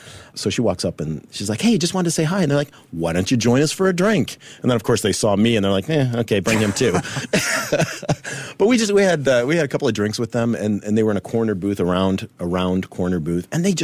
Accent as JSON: {"language": "English", "town": "Chicago", "region": "Illinois", "country": "United States", "tie": "born or raised there", "said": "I had a friend of mine came out to visit from Chicago, my hometown"}